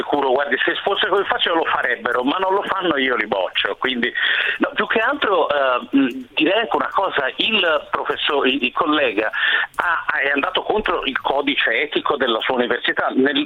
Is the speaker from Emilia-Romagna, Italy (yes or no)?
no; Tuscany, Italy; Io vivo altrove e purtroppo con la DAD sono costretto a stare in un'altra regione, io sono toscano